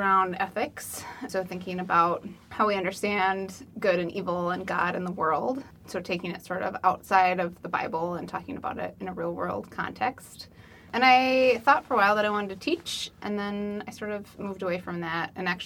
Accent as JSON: {"language": "English", "region": "Colorado", "country": "United States", "said": "I am from Colorado, yep. Went to college in South Dakota at Augustana College in Sioux Falls."}